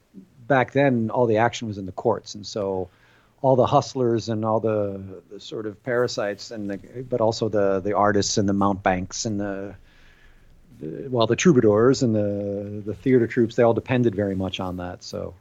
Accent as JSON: {"language": "English", "country": "United States", "lives_now": "France", "said": "The American expat, mainly because of how well I can speak French, having been here as long as I have."}